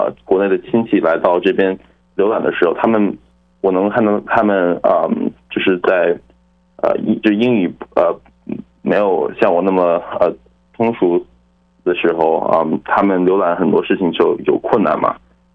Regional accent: United States; 我是在美国长大，然后但是我也可以听懂中文，我回过国上读过书，然后呢，在这边体验很多。社区展览什么的，因为我英语中文都会

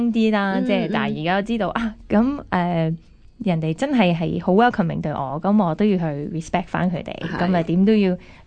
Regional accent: Hong Kong; 即系可能我喺香港长大啦，咁啊，但系就呢个白皮肤嘅鬼妹仔啦，咁又讲中文嘅

